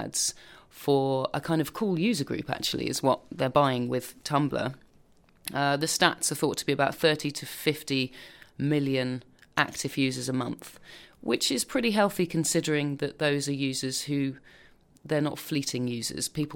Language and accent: English; England, United Kingdom; obviously don't like talking about this, especially because we're English